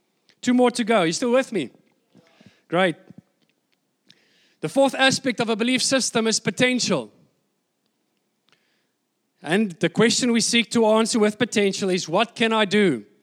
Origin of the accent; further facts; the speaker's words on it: Bloemfontein, Free State, South Africa; also born or lived in Welkom / Port Elizabeth; I was born in Welkom. So if you had to ask me, where are you from? Well, I would say I was born in Welkom. And then luckily, by God's grace, we moved to Bloemfontein when I was pretty young. And that's where I grew up.